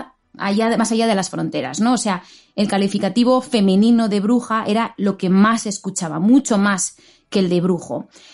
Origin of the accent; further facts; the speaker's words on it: Basque Country, Spain; la principal fuente de riqueza de Vizcaya y de Guipúzcoa, que es de donde yo soy.